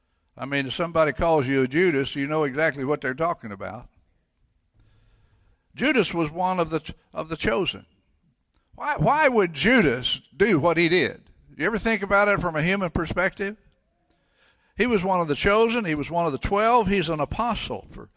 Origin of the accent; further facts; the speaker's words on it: Missouri, United States; now in Texas, United States; I was born and raised in Missouri. And I used to say that Missouri is a good place to be from, with the emphasis on being from, away from there. And I got to Texas just as soon as I could